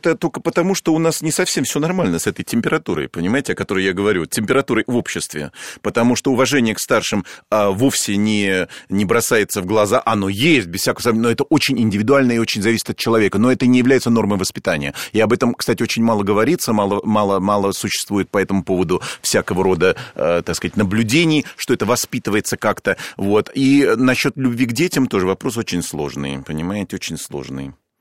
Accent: Moscow, Russia; Я вам честное слово скажу, что я в Москве, я москвич, я всю жизнь прожил здесь

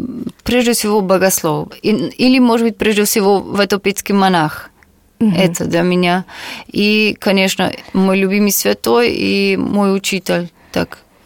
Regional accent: Slovenia; Russian is a second language; Хотя я была из Словении

